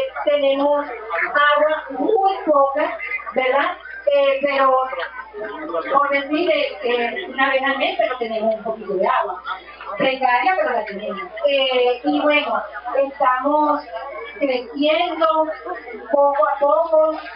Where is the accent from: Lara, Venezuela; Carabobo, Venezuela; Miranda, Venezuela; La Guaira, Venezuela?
Miranda, Venezuela; Petare; yo vengo de Petare, un municipio olvidado. Tengo a mi madre por allá, ¿verdad? Porque ella tiene 50 años allá.